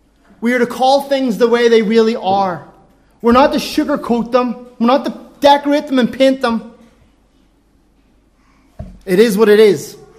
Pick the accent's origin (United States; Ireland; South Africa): Ireland; I'm an Irishman.